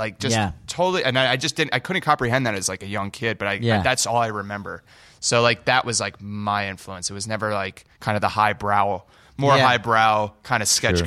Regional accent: New Jersey, United States; I grew up outside New York, like in North Jersey.

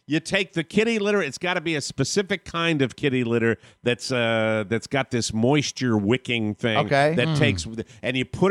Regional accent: New England, United States; I was born and raised in New England.

